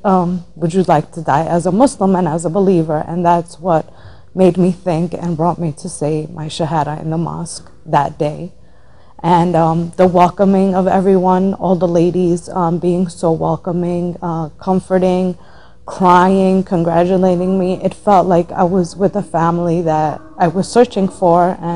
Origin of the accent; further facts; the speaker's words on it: Jersey City, New Jersey, United States; I'm born and raised in Jersey City. My parents are from Colombia and from Italy.